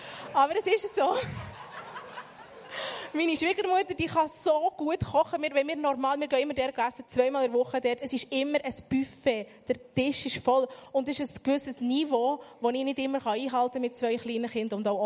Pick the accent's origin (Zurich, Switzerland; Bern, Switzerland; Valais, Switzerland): Bern, Switzerland; Interlaken; ich bin in RMK in Interlaken aufgewachsen und bin dort in die Kirche gegangen